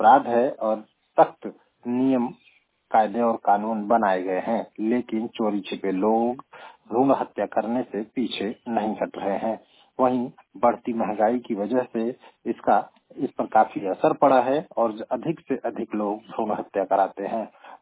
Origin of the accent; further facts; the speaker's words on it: Pratapgarh, India; और मैं प्रतापगढ़ से हूं।